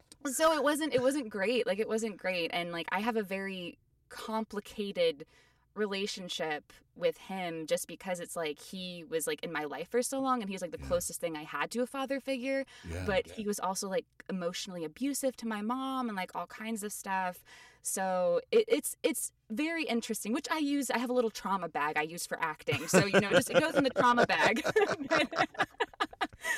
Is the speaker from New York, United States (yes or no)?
no; Ohio, United States; also born or lived in Cleveland, Ohio; So I'm originally from Ohio. I was born in Cleveland.